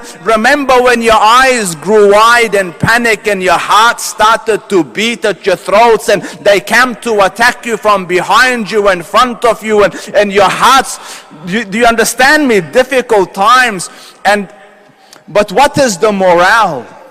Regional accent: Australia; I'll give it in meters because I'm from Australia.

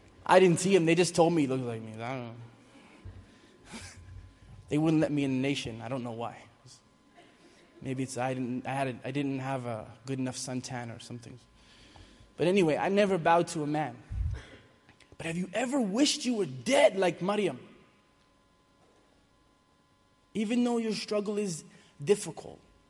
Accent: Ireland; I'm Celtic, so I'm Irish. They always tell me to go back where I came from. I'm Muslim and I'm Irish.

